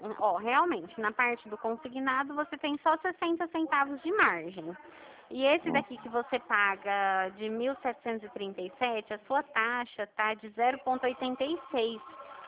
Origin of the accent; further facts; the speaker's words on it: Dracena, São Paulo, Brazil; eu sou da cidade de Dracena, que fica aqui no interior de São Paulo.